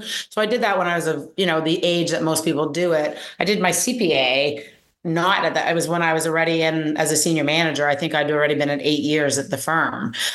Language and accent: English; Ottawa, Ontario, Canada; also born or lived in United Kingdom; I grew up in Ottawa, which some people know is the capital of Canada. But actually, my parents immigrated here from South Africa through the UK. So I was born in the UK and then moved to Canada, but educated completely in Canada